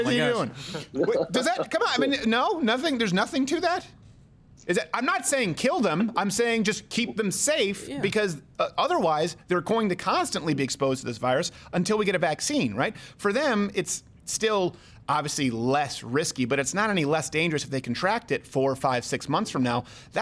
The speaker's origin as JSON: {"language": "English", "country": "Canada", "said": "You know, I was from Canada."}